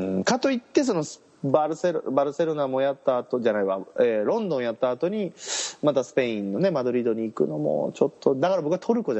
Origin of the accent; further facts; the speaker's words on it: Kagoshima, Japan; いや僕も鹿児島ですけど行くでしょうね、多分。